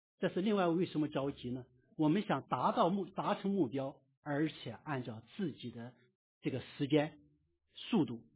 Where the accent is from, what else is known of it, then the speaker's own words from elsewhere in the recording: China; 我觉得只有中国人可能给它起这样一个名字。为什么？因为我们中国人这个烂尾工程太多了，对不对？